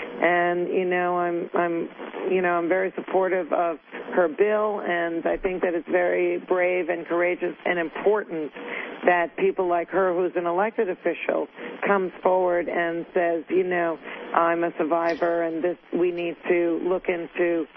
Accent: New York, United States; and I am a New Yorker. I did come up through the public school system

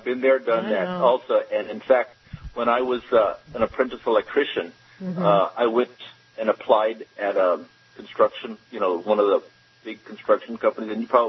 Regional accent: Greeley, Colorado, United States; also born or lived in Wisconsin; I also am from Greeley. I was raised in Greeley, and I was born in Wisconsin.

